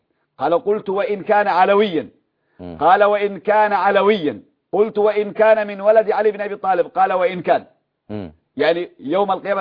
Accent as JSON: {"language": "Arabic", "country": "Yemen", "said": "عندنا في اليمن"}